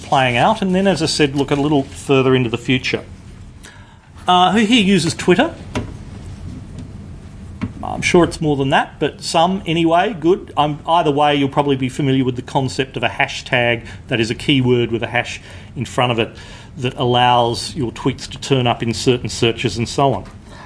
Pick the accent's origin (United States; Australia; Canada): Australia; Adelaide, South Australia; I'm from Adelaide, careful what you say.